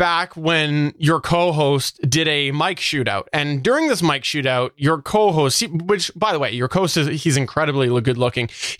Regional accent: Canada; with me is my American cohort, ….

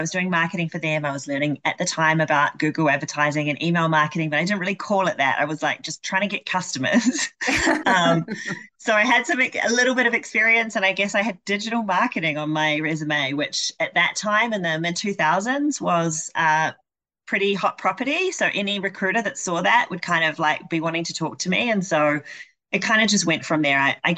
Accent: New Zealand; It's not actually my hometown. I chose a different town, but but I'm home in my home country.

